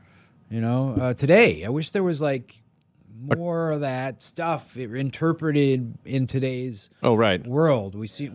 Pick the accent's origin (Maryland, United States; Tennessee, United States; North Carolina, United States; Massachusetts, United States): Maryland, United States; No, I mean, I grew up in Maryland, and the thing that really changed my life was, you know, I grew up in kind of the suburbs